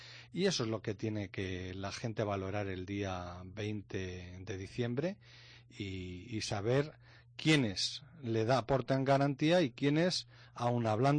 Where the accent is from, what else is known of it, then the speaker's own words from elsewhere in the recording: Albacete, Castilla-La Mancha, Spain; yo siempre he dicho que soy un albaceteño del Albacete Balompié